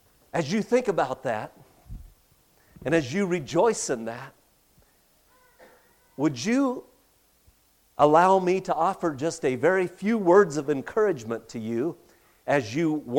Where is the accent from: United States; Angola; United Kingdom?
United States; California; born there; moved away as an adult; now in Ellensburg, United States; As I said, I was born in California, and Melanie and I lived 8 years in California, and then 25 years ago moved up to central Washington.